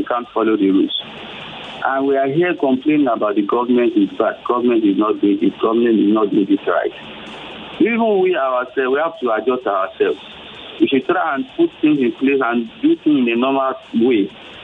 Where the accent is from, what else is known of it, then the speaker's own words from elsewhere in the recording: Nigeria; We Nigerians, we are the problem of ourselves.